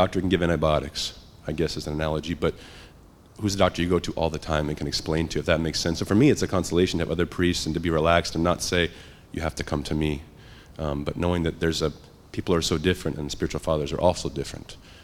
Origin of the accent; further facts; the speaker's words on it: Salt Lake City, Utah, United States; from Salt Lake.